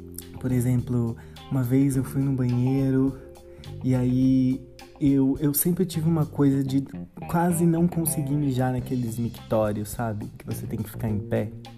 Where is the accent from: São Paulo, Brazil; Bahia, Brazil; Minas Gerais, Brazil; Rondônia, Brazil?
São Paulo, Brazil; Campinas; na rodoviária de Campinas, porque eu sou campineira